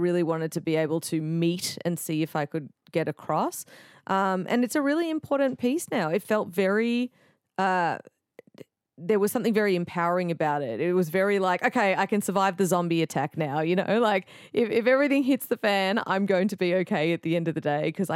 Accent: Melbourne, Victoria, Australia; now in Austin, United States; I grew up in Melbourne, very inner city.

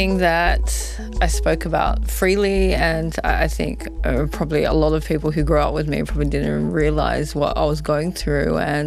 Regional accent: Australia; I grew up in Australia

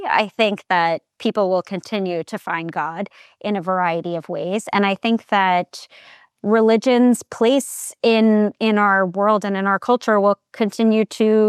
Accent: New York, United States; I'm from the New York area and I converted in New York, a very diverse place, but not a place people would call a particularly religious one

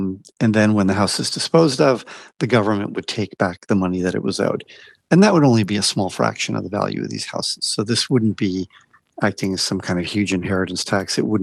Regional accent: United States; now in Australia; from my accent, you can hear that I'm a migrant, and I migrated from America, and my wife is from France, and we find Australia, we came here 28 years ago

